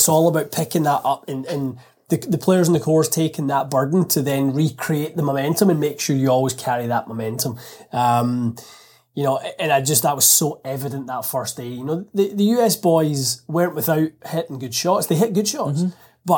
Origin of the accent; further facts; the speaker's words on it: Canada; when you've got no skin in the game as a Canadian, obviously with European blood in you, right?